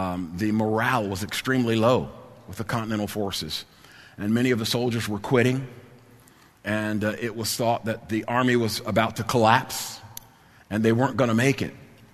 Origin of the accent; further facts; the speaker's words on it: Trenton, New Jersey, United States; As a student growing up in Trenton, sometimes we would go.